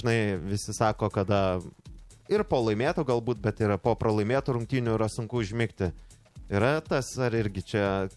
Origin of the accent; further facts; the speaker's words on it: Biržai, Panevėžys County, Lithuania; accent: Biržai dialect; Mes nesam pažįstami, bet esam iš Biržų, iš to pačio krašto. Tai, mėly klausytojai, žinokit, ir pašnekesys bus vykdomas ta tarmiška biržiečių kalba.